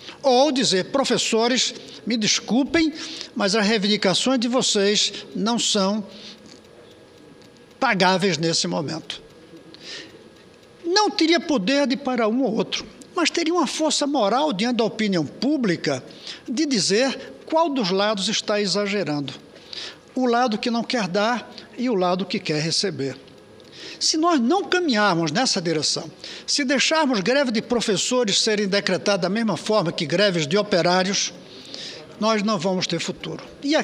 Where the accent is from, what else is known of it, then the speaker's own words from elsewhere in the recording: Brazil; É isso, senhor presidente, que eu tinha para colocar aqui como brasileiro